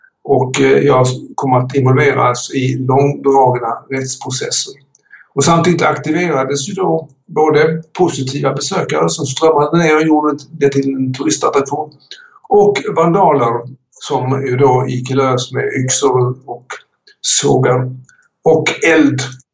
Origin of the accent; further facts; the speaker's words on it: Höganäs, Skåne, Sweden; Jag tillhör, ska jag säga, arbetarklassen. Och växte upp i Höganäs. Min mor svenska och min far var flykting från Estland. Och där växte jag upp i detta brukssamhälle.